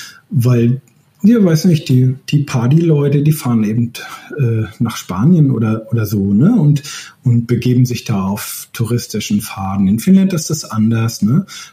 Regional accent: Northern Germany, Germany; now in Finland; Ich komme ja aus Norddeutschland, habe zuletzt in Lübeck, in der Lübecker Bucht gelebt.

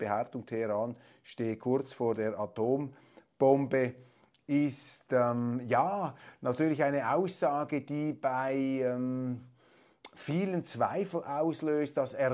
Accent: Switzerland; Und da bin ich als Schweizer immer wieder gehalten, mich etwas zurückzuhalten, denn wir, jetzt sind Meinungsäußerungen, denn wir Schweizer haben keine Vorstellung davon

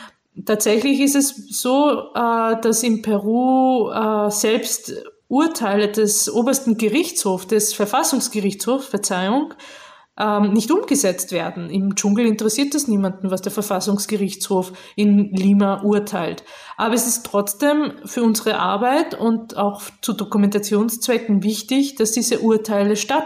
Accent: Austria; nicht einfach so wie bei uns in Österreich zur nächsten Polizeistelle gehen

